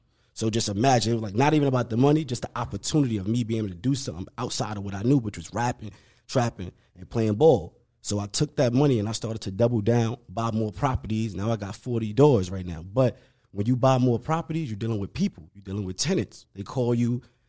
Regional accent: Brooklyn, New York, United States; 29 years old, born and raised in Brooklyn, New York, right?

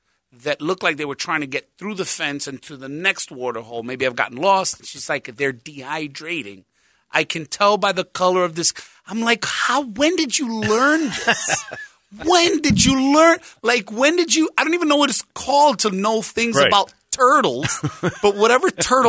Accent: Bronx, New York, United States; And I'm like, I'm from the Bronx.

